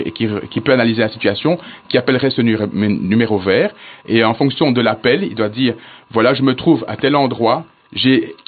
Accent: Belgium; Donc, comment est-ce que la médecine de catastrophe a débuté chez nous en Belgique?

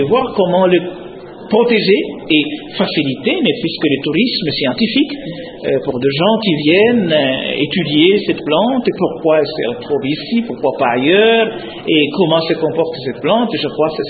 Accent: Katanga, DR Congo; des plantes qu'on ne trouve généralement qu'ici, chez nous, au Katanga, et nulle part ailleurs

